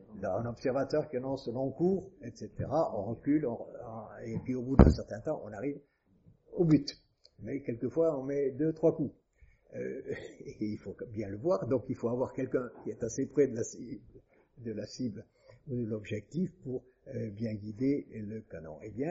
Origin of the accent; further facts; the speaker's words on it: Toulouse, Occitanie, France; en tant que Toulousain